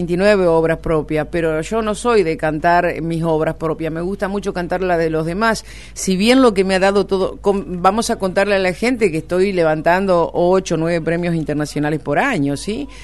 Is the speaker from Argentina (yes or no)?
yes; Crespo, Entre Ríos, Argentina; Crespo no lo sabe, que es mi pueblo